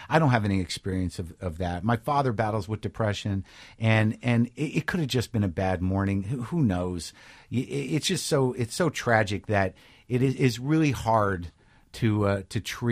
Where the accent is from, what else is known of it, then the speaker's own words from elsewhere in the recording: Albuquerque, New Mexico, United States; also born or lived in New Jersey / Alaska; Well, I was born in New Jersey. The first 6 years or so I did in New Jersey, and then I was in Alaska for a couple of years. Then I grew up primarily in New Mexico, Albuquerque.